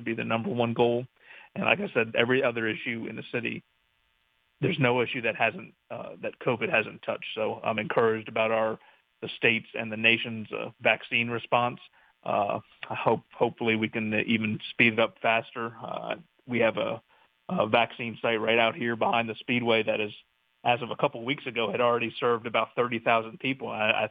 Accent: Milford, Delaware, United States; I was born and raised in Milford, about 20 miles down the road, and went to college at University of Delaware up in Newark.

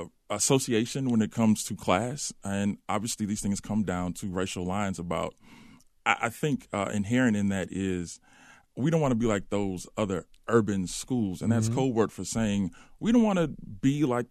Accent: Chicago, Illinois, United States; Again, for me, growing up in Chicago in the 1990s, this was normal.

